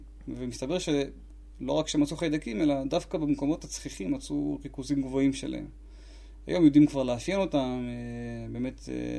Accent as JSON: {"language": "Hebrew", "town": "Hulda", "region": "Central District", "country": "Israel", "tie": "born or raised there", "said": "במקור אני נולדתי בקיבוץ חולדה."}